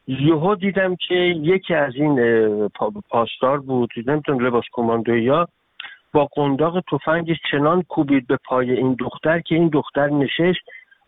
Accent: Iran; ما ایرانی هستیم

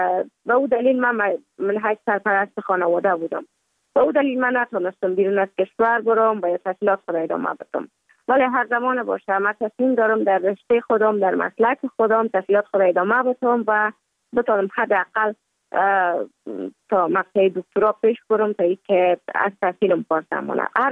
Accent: Kabul, Afghanistan; also born or lived in Mazar-i-Sharif; بعد از تولد من تا 5 سالگی ما در مزار بودیم، بعد ناقل کابل شدیم چون به اساس کاربار که پدر جانم داشت ما در کابل زندگی نکردیم و من مکتب در اونجا خواندم. دوره طفولیت ما در کابل سپری کردیم

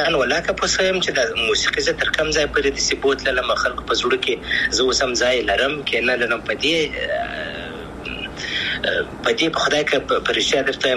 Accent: Afghanistan; اساسي مخکنی سوال افغانستان خو زما دی، زه افغان یم، انشاءالله بیا به افغانستان ته ولاړ سم

